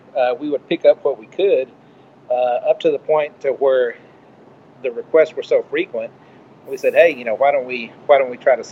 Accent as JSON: {"language": "English", "town": "Austin", "region": "Texas", "country": "United States", "tie": "born or raised there", "also_born_or_lived": "Lubbock / Fort Worth", "said": "and I'm originally from West Texas in the Lubbock area. Grew up about 10 years in Austin, and then moved to Fort Worth in '87 or so."}